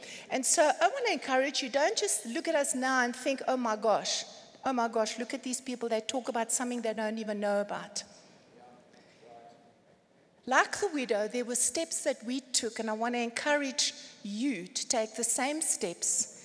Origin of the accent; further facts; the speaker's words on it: Cape Town, Western Cape, South Africa; moved away; And as I said, we came from Cape Town. And the cost of living in the 90s, I don't know about now, so it's almost 30 years we've been here